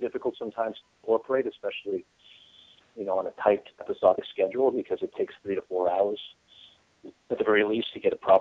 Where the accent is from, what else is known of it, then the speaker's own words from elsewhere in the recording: Montreal, Quebec, Canada; because I'm from Montreal, so I lived there and I lived in French. I didn't live in French, but I lived in very French. You know, Montreal's a French-speaking town